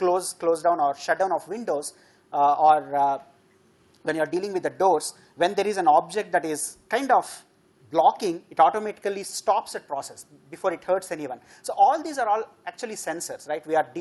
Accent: Andhra Pradesh, India; You know, I'm from Andhra, so you know Chandrababu Naidu is now talking about smart cities

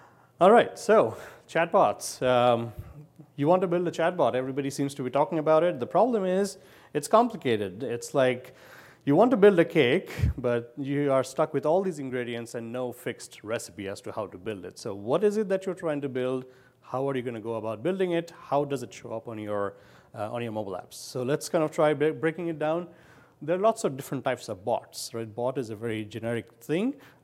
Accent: Pennsylvania, United States; I'm from Pennsylvania.

